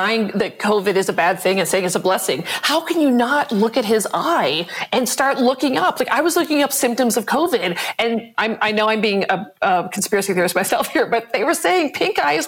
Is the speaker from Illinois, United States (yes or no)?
yes; Chicago, Illinois, United States; I'm a Chicagoan, but lives in California